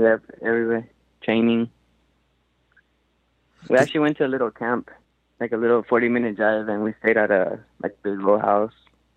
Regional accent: United States; because I'm an American, so it's different for them.

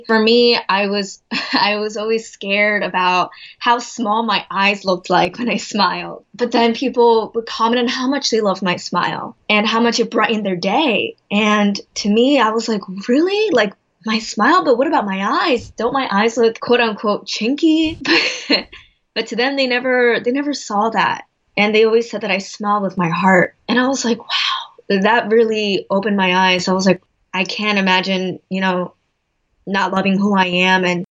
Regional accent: United States; born there; Even though I was born in America, I never really felt like I was able to belong just because of how I looked.

